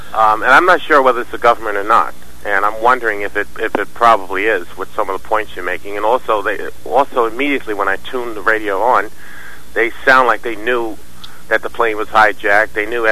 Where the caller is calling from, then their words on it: Queens, New York, United States; I'm calling from New York. I'm in New York. I'm in Queens.